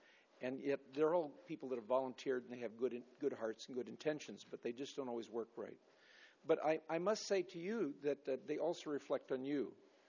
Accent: Nipomo, California, United States; I'm from Napomo.

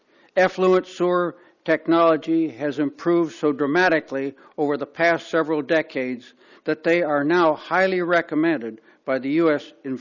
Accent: Los Osos, California, United States; from Los Osos.

